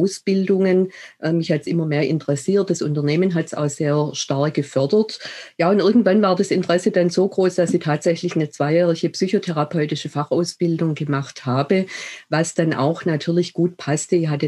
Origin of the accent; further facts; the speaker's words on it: Stuttgart, Baden-Württemberg, Germany; accent: Swabian; Wie man vielleicht an der Sprache unschwer hört, ich komme aus dem schwäbischen Raum, in Stuttgart geboren, lebe und arbeite hier auch, allerdings schon seit einigen Jahren natürlich bundesweit.